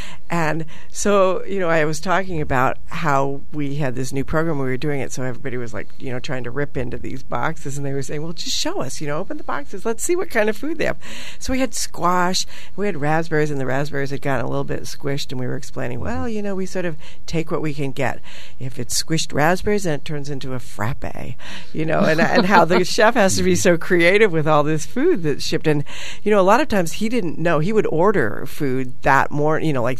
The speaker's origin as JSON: {"language": "English", "region": "East Coast", "country": "United States", "lives_now": "Sonoma County, United States", "said": "because I'm from the East Coast, so one of the reasons I moved to Sonoma County was because of the abundance of the food."}